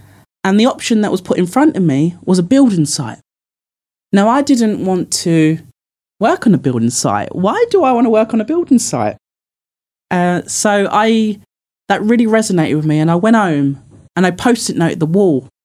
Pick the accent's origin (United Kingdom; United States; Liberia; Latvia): United Kingdom; East of England; And I grew up in Essex.